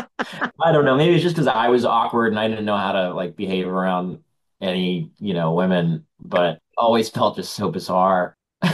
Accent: Laguna Beach, California, United States; I'm from Laguna Beach.

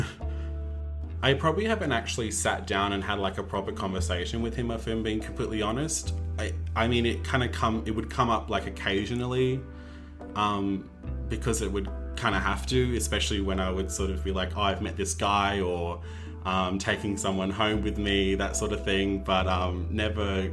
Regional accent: Adelaide, South Australia, Australia; 24 years old and I identify as a queer or gay male. Oh, I was born in Adelaide and grew up there as well. I lived in Salisbury Downs for most of my life before moving closer to Modbury. And yeah, I've never really lived out of the state before.

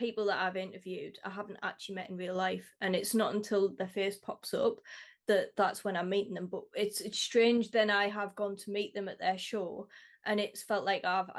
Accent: North East England, United Kingdom; accent: Geordie; so when I went to Sweden, no one could understand a word I said because of my Geordie accent.

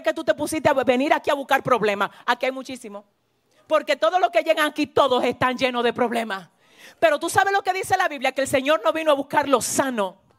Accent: San Francisco de Macorís, Duarte, Dominican Republic; born there; estando en San Francisco de Macorís, una ciudad de aquí de mi República Dominicana donde yo nací

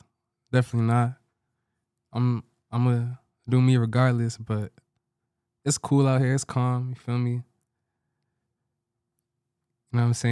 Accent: Medford, Massachusetts, United States; I'm from Boston, Massachusetts.

